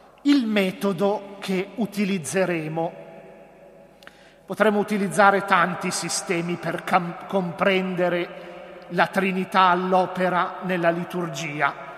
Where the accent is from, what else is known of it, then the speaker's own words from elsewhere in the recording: Lombardy, Italy; sono della Val Malenco, che è la valle più bella della diocesi